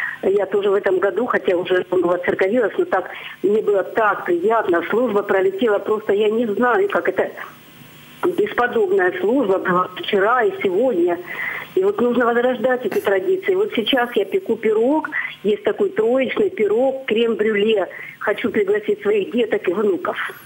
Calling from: Kropotkin, Krasnodar Krai, Russia; Я звоню из Краснодарского края, город Кропоткин.

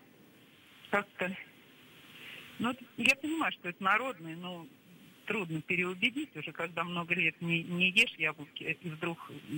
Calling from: Voronezh, Voronezh Oblast, Russia; я звоню из Воронежа.

